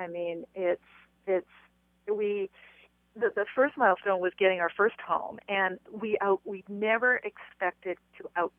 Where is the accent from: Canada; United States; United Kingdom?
Canada; moved away; It was also fantastic to go back to Canada for the first time last year. For me, I'm still Canadian.